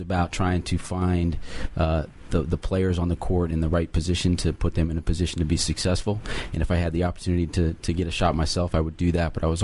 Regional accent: Rockville, Maryland, United States; I'm from the area, Rockville, Maryland.

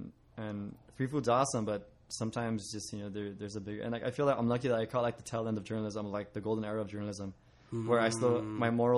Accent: Nevada, United States; I feel like I'm lucky that I grew up in the, you know, here, and I grew up in the Nevada

